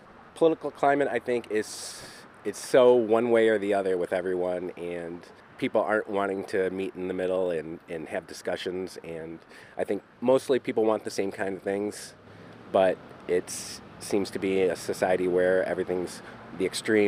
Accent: Canton, Michigan, United States; I'm from Canton, Michigan.

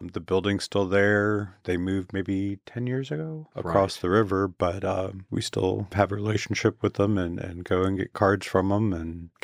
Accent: Peru, Indiana, United States; also born or lived in Cincinnati, United States; I was born here in Cincinnati, but grew up in Peru, Indiana.

